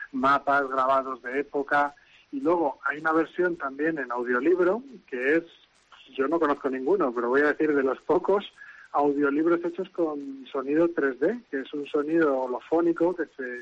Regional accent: Palencia, Castile and León, Spain; also born or lived in Valladolid; now in Madrid, Spain; luego estuve viviendo por General Mola y luego ya cambié a Valladolid y luego he acabado en Madrid. Pero vamos, soy palentino de infancia y castellano de pura cepa.

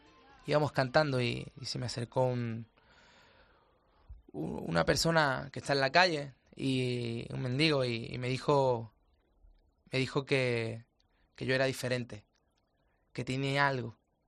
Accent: Palma del Río, Andalusia, Spain; en mi pueblo es un pueblo, en Palma del Río, es un pueblo que se dedica a la naranja, al cultivo de naranjas.

